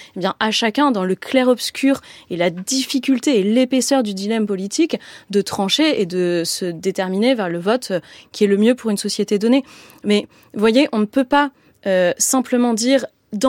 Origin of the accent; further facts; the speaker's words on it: France; en tant que Française, je suis née sur ce bout de continent